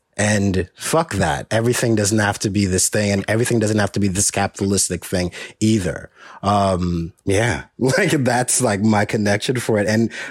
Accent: Dominica; because I grew up in the Caribbean in Dominica on a small farm on a house my father built with his own hands

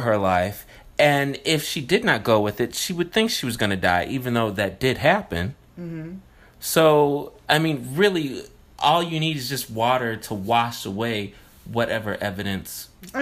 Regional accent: Chicago, Illinois, United States; I mean, I'm from Chicago, Lake Michigan.

